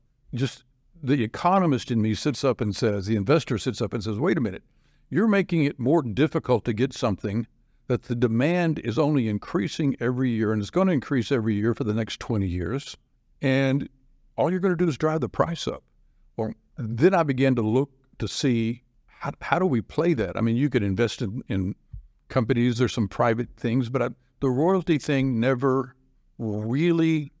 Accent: Wise County, United States; I grew up, I grew up in Wise County when it was dirty and hot anyway

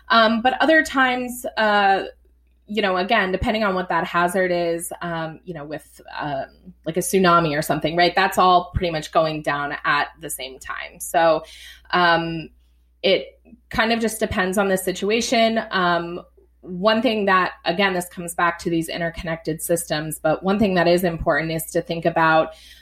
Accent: New England, United States; I grew up in New England, and we just never had a disaster that size.

